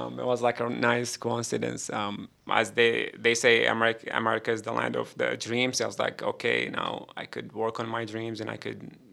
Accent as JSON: {"language": "English", "town": "Baghdad", "region": "Baghdad Governorate", "country": "Iraq", "moved": "as an adult", "said": "I'm 27 years old. I'm originally from Iraq, from Baghdad. When I first came here, I think I was 21. Then we came here as a refugee with my family."}